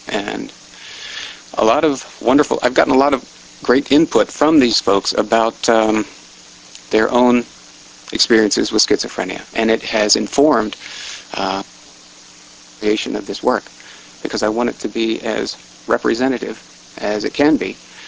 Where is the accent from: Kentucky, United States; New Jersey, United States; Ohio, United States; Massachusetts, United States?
Massachusetts, United States; Boston; also born or lived in Baltimore; I'm from the Boston area, although okay. I was born in Baltimore, Washington, that area.